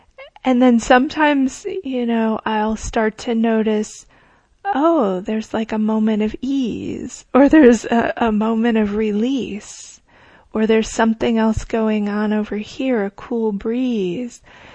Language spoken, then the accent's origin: English; Midwest, United States; I grew up in the Midwest, so we had fireflies, which I loved